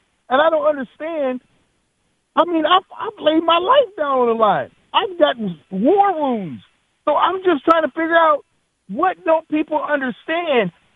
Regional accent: Lafayette, Indiana, United States; Well, listen, JR, I'm actually from Lafayette, Indiana, and Drew Brees, you know, he played football at Purdue University, yes. And that's in West Lafayette.

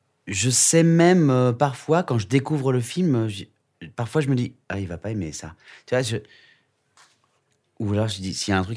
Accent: Réunion, France; moi, je suis réunionnais et donc on a maté beaucoup de films de Bruce Lee quand j'étais petit.

